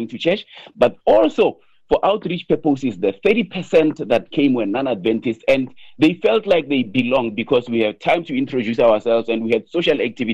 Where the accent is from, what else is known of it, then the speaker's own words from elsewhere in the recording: South Africa; I remember South Africans brought maguenya and some other things that we are uniquely South African.